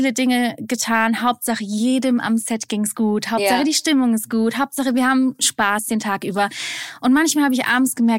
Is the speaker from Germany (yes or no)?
yes; Mannheim, Baden-Württemberg, Germany; Ich komme aus Mannheim, Geburtsstadt und schon immer da gewohnt, aber trotzdem viel unterwegs gewesen in der Welt.